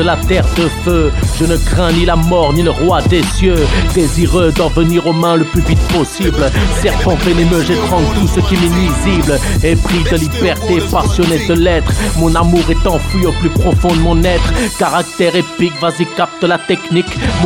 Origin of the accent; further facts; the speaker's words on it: Aulnay-sous-Bois, Île-de-France, France; je viens d'Amérique latine. J'ai grandi à Aulnay, au 3000, pas loin de Blanc-Ménil.